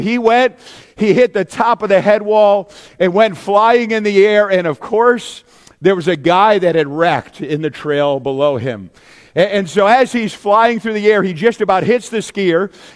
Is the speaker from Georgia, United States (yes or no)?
no; New Hampshire, United States; especially as a kid growing up in New Hampshire.